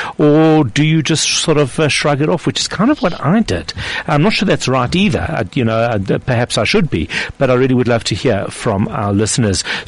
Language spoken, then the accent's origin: English; South Africa; I do identify very, very strongly as being a South African, and I am very proud in many ways of being South African.